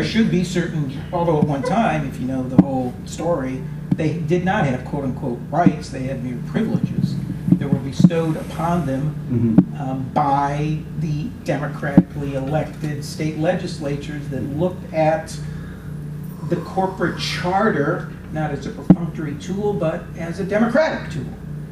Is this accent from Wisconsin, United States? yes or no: no; Ohio, United States; I'm from Ohio, and Ohio was pretty darn strong in having some anti-monopoly laws